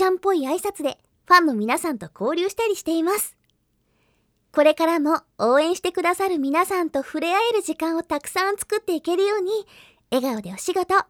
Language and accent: Japanese; Aichi, Japan; now in Tokyo, Japan; 私は、声優さんになる夢を叶えるために、1999年5月に、ふるさと愛知より東京に上京してきました。